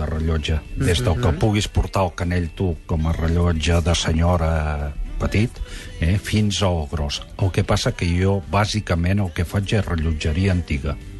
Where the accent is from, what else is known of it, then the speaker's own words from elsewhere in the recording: Catalonia, Spain; born there; No, vaig néixer a Mollà.